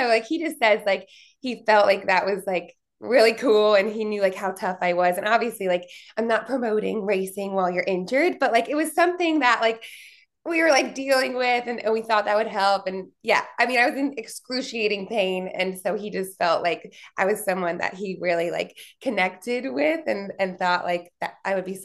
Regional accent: Philadelphia, Pennsylvania, United States; now in Atlanta, United States; Like I'm from Philly and I went to school in New Jersey. So I was never like that far from home.

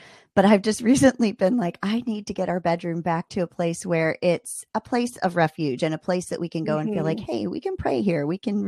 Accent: Maryland, United States; Ooh, I'm from Maryland.

